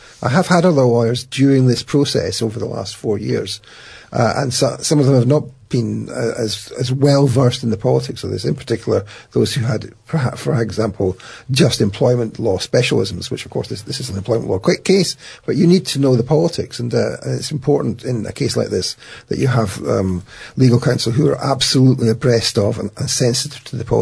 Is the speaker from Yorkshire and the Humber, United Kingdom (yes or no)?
no; Edinburgh, Scotland, United Kingdom; the feelings I had of growing up in Edinburgh and experiencing the conflict in Ireland and the Falklands War